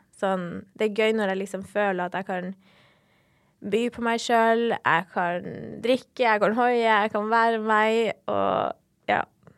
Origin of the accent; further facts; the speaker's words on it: Alta, Finnmark, Norway; moved away; hvor jeg kommer fra I Alta, og så jeg sånn, men jeg flyttet jo fra Alta, fordi jeg hater å gå på tur, sånn, og derfor jeg bor her.